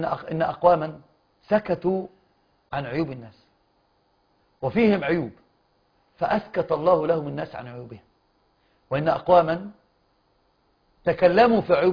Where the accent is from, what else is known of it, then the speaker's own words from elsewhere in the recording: Egypt; فكان يعرف أنني من مصر ومصري،